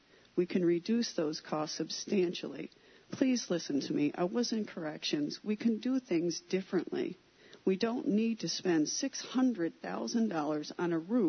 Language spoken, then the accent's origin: English; Dryden, New York, United States; I'm from Dryden.